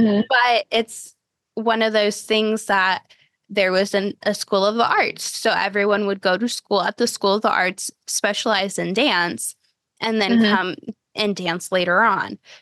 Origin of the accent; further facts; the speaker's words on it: Cleveland, Ohio, United States; And so I grew up in Cleveland, Ohio for 9 years.